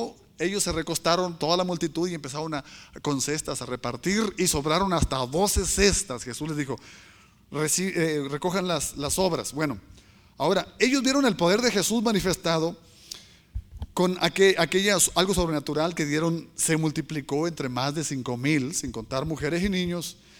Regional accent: Tierra Caliente, Mexico; Yo soy de allá, de la Tierra Alegre, Tierra Caliente, donde hay tambora y mariachi y todo eso.

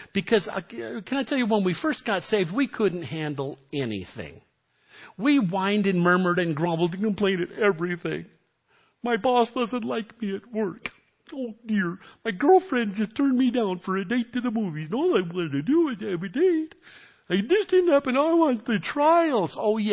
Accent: New York City, New York, United States; I was a kid from New York City

